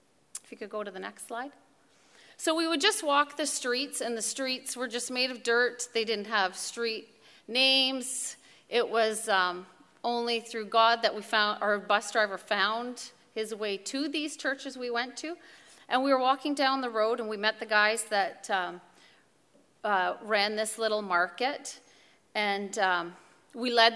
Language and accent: English; Canada; I'm from Canada.